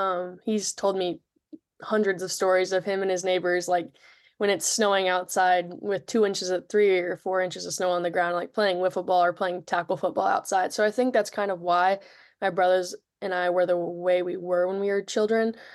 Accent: Bremen, Indiana, United States; I am from Bremen, Indiana. It's like a small town, 30 minutes south of South Bend. Really, really small town.

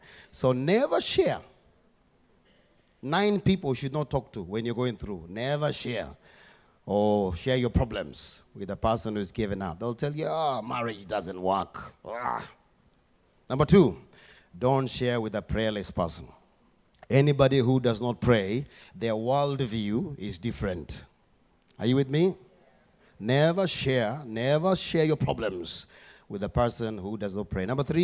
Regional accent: Kenya; I was born and raised in Africa, as you're aware, as you know. We're not really good at short races. We are good at long distance, especially in Kenya.

